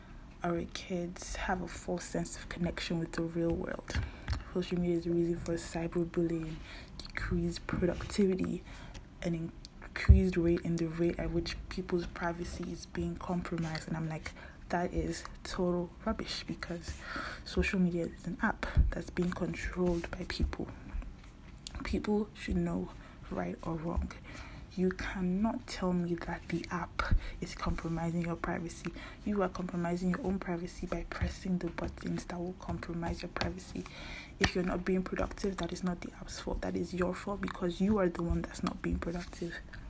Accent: Nigeria; now in Canada; I'm Nigerian. I'm Igbo. That's my tribe in Nigeria. Currently, I live in Canada for school.

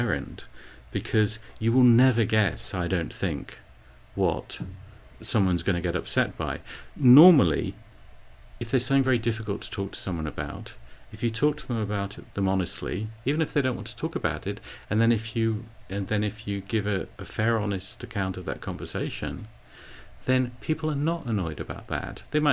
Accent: United Kingdom; I don't think I have a particular extra bit of that from being British.

